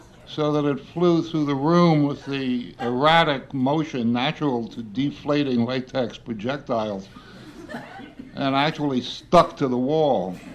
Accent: New York, United States; born there; And I'm a New Yorker by birth, living in exile, not like Catullus, who was bitter about it

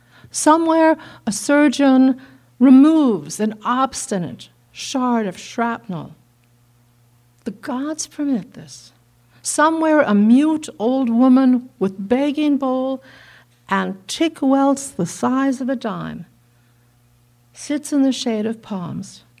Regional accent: Los Angeles, California, United States; So this is a more personal one. I grew up in Los Angeles.

